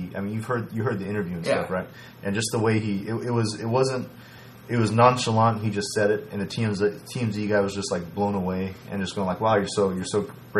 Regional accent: Puerto Rico; me being proud that I'm from Puerto Rico

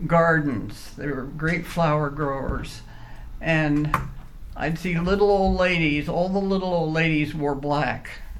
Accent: Elizabeth, New Jersey, United States; I lived in New Jersey. I was born and brought up in New Jersey, right out Elizabeth, New Jersey. It's right outside of New York City.

